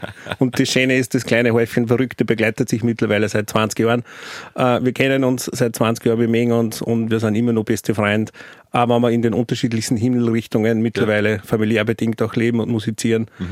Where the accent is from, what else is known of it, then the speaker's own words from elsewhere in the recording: St. Martin im Innkreis, Upper Austria, Austria; Das war so ein kleines, feines Festival in meiner Heimatgemeinde, was ich mit meinem heimischen Musikverein St. Martin im Innkreis gemacht habe.